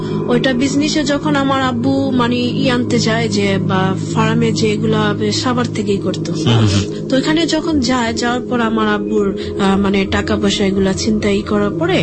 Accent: Dhaka, Dhaka Division, Bangladesh; আমরা পুরান ঢাকার মানুষ

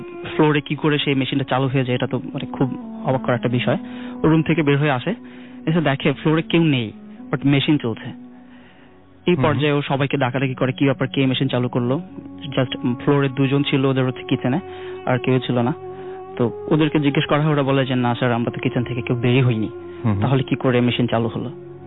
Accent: Dhaka, Dhaka Division, Bangladesh; এসেছি ঢাকা থেকে।

